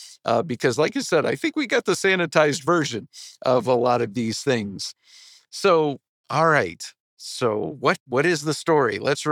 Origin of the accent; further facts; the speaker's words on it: Virginia, United States; Okay, I grew up in Virginia. I grew up in a Baptist Sunday school class. And all my life, my parents brought me to church.